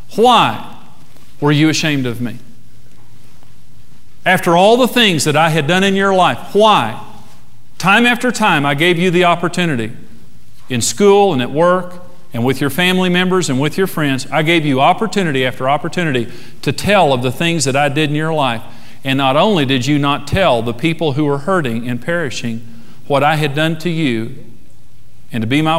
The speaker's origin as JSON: {"language": "English", "country": "United States", "said": "I'm an American and I have the right of free speech."}